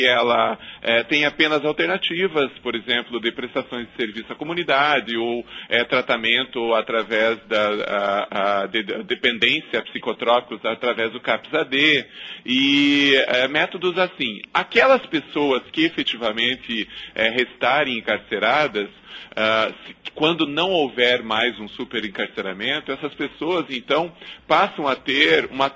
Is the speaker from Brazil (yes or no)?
yes; Porto União, Santa Catarina, Brazil; a Porto União, União da Vitória, que é a minha cidade, minhas cidades do coração e onde eu nasci e onde eu tenho raízes até hoje e sempre levarei comigo.